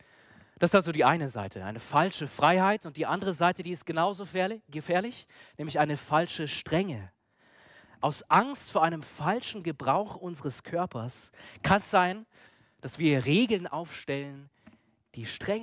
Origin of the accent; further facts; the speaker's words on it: Munich, Bavaria, Germany; Und ich denke, ja, wir als Münchner, wir sind vielleicht auch in einer Stadt, wo Fleiß groß geschrieben ist.